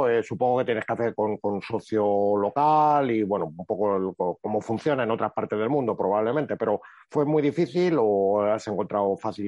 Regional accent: Spain; cómo somos los españoles

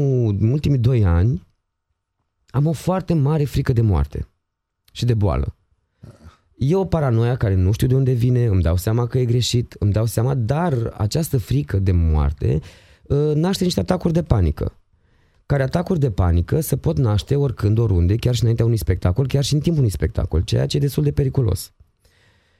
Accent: Romania; Am fost acum, am fost la psiholog, ca tot român.

